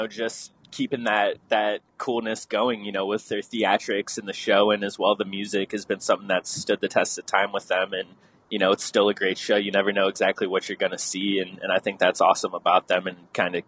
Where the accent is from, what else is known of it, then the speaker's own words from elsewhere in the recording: Ohio, United States; That's where I'm from, born in kind of a small town right on the outskirts of Cleveland. So, was born and raised here